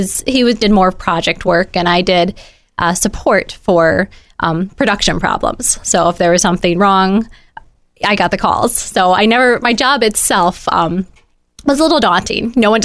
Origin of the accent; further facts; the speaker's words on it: Midwest, United States; And, you know, I grew up in the Midwest, but not as a farmer.